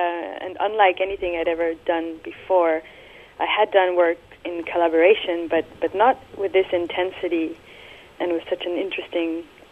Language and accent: English; Mexico City, Mexico; now in New York, United States; I was born in Mexico City, right. I didn't live there much. I do consider myself a Chilanga, but as much as I consider myself now a Harlemite, I guess.